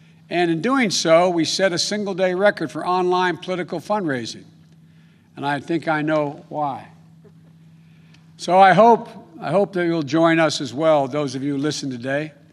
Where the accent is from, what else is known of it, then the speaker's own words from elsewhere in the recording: Scranton, Pennsylvania, United States; also born or lived in Claymont, Delaware; Growing up in Scranton and Claymont, Delaware, I saw that struggle with my family as well.